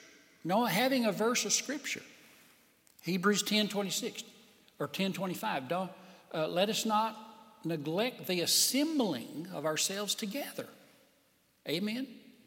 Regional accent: Tennessee, United States; Now, when I was raised in Tennessee, when somebody came to visit you, you turned the TV off.

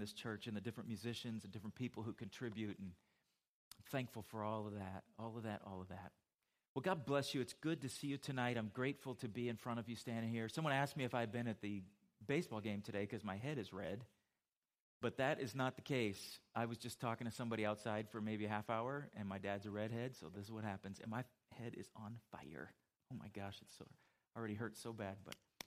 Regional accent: San Diego, California, United States; Now, growing up in San Diego, being a Charger fan, I've gone to a lot of Charger games in Chief's Kingdom.

